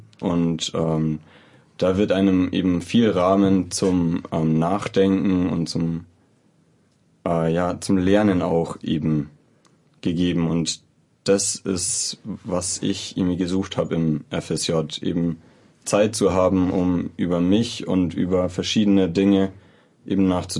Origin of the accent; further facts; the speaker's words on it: Landshut, Bavaria, Germany; now in Munich, Germany; Ich bin auch aus Landshut nach München gezogen eben.